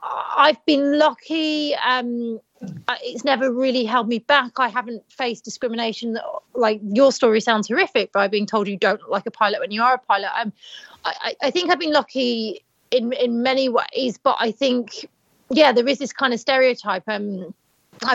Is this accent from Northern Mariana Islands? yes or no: no; Hull, Yorkshire and the Humber, United Kingdom; I grew up in Hull.